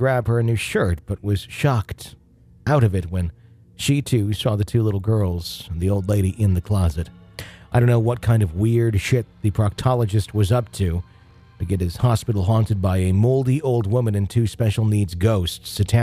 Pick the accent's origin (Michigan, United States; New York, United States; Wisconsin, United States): New York, United States; moved away; When I had the dream, we were already living in Florida, but the dream took place in the house I grew up in on Long Island.